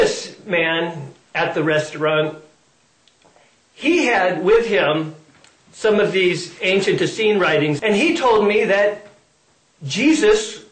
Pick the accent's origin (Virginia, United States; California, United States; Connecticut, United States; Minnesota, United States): California, United States; San Diego; Growing up in San Diego, I was what was called a surfer boy.